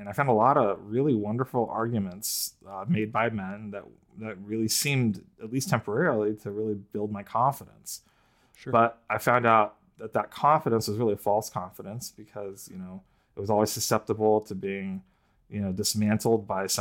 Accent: India; Dealing with cultural conflicts I didn't really fully understand as an Indian in an entirely white Christian context.

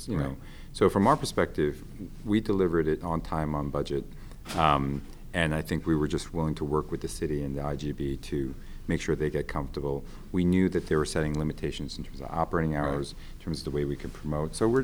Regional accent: Queens, New York, United States; So I also grew up a baseball fan, a Mets fan. I grew up in Queens.

